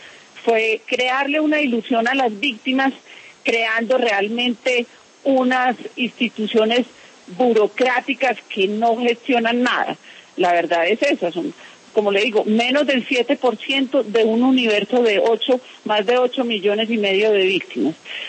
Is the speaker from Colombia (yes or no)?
yes; Colombia; víctimas yo creo que somos todos los colombianos.